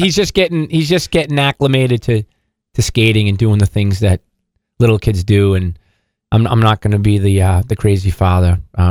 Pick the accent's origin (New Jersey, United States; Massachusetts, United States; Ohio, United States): Massachusetts, United States; Boston; So him and his brother Mike, I grew up with in Boston, and they had played here as well.